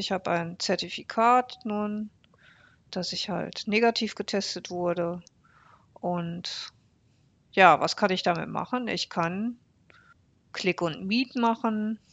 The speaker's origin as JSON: {"language": "German", "town": "Bocholt", "region": "North Rhine-Westphalia", "country": "Germany", "tie": "born or raised there", "said": "Ich sitze hier gerade in einem Coworking Space mitten in der Innenstadt von Bocholt, meiner Heimatstadt."}